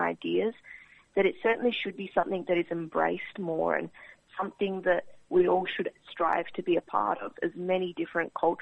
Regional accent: Australia; both as an Australian and as a Macedonian youth.

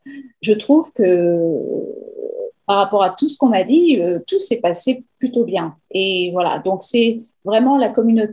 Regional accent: France; moved away as an adult; now in Australia; moi en tant que Française qui suis arrivée après, ici sur les terres australiennes.

